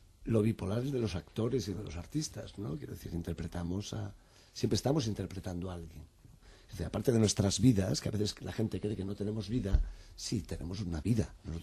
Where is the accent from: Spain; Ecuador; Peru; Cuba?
Spain; quiere decir mucho de cómo somos los españoles también.